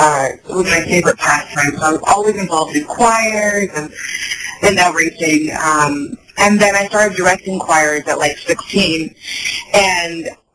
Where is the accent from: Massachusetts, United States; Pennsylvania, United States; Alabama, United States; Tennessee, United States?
Massachusetts, United States; also born or lived in New York; I'm from the East Coast, so I'm from Massachusetts and New York.